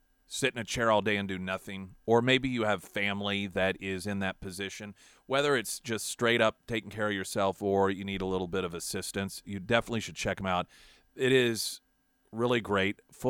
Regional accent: United States; As an American, I'm embarrassed.

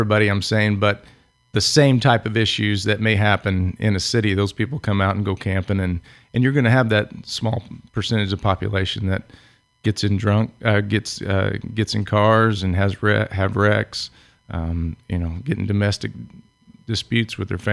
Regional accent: Indiana, United States; Grew up just about three blocks from the Ohio River, so I'm a river rat from down south.

